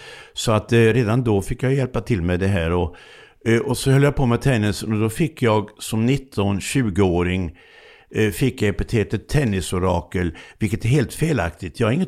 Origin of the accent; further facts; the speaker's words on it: Laholm, Halland County, Sweden; För jag kommer ju från Laholm, som bara är 2 mil från svenska metropolen Båstad.